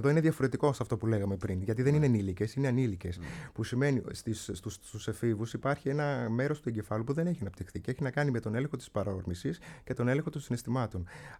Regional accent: Crete, Greece; στο χωριό μου, στην Κρήτη, υπήρχε βεντέτα.

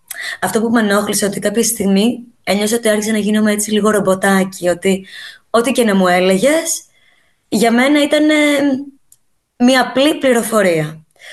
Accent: Mytilene, North Aegean, Greece; Μεγάλωσα στη Μυτιλίνη.

